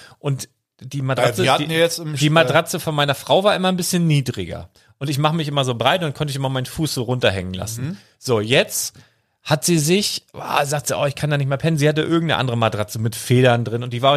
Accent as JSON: {"language": "German", "town": "Handorf", "country": "Germany", "tie": "born or raised there", "said": "Das ist da, wo ich aufgewachsen bin, von 5 bis 16, 17 so ungefähr."}